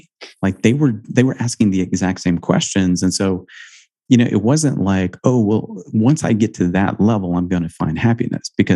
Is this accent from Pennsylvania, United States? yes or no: no; Indiana, United States; I grew up in a very, very conservative Christian home, good Midwestern home. I grew up in Indiana. I went to a Christian college.